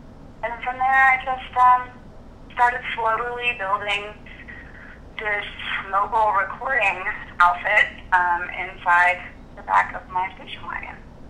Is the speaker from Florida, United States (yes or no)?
yes; Pensacola, Florida, United States; And I am from Pensacola, Florida, and I live and work in both Pensacola, Florida and San Francisco, although more of my time is spent in Florida.